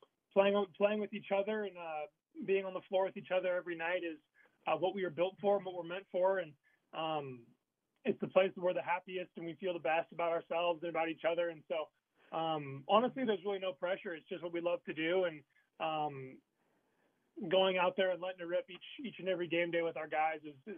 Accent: Seattle, Washington, United States; I'm from Seattle. I'm a Seattle kid. So just kind of right across the mountains in eastern Washington.

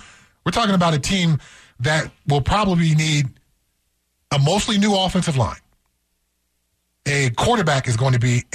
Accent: Pasadena, California, United States; born there; I was born in Pasadena.

